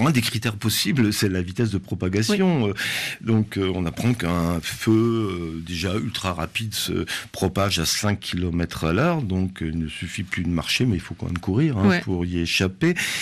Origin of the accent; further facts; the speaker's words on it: Italy; je peux en parler en tant qu'italien aussi.